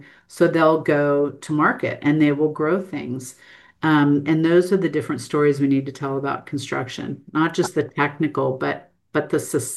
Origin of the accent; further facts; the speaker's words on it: United States; moved away as an adult; now in Australia; It's me being American in Australia.